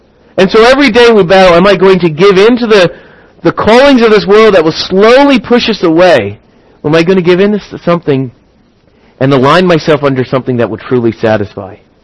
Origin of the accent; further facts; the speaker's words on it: Philadelphia, Pennsylvania, United States; growing up in the Philadelphia area, we didn't have too many winning teams